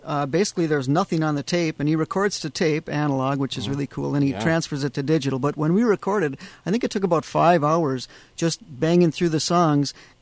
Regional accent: Hibbing, Minnesota, United States; I'm from Hibbing originally, but that didn't make much difference. I don't know Sparta. I don't know the East Range.

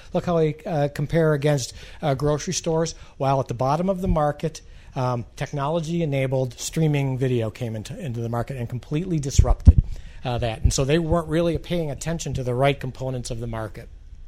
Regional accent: Milwaukee, Wisconsin, United States; now in Omaha, United States; I came from Milwaukee, so you can imagine.

